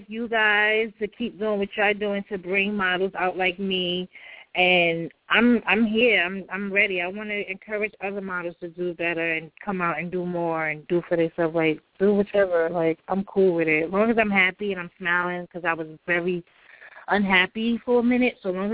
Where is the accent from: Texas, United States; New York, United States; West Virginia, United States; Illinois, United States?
New York, United States; Brooklyn; Yes, I'm from Brooklyn, and I got to have balls, baby, in Brooklyn.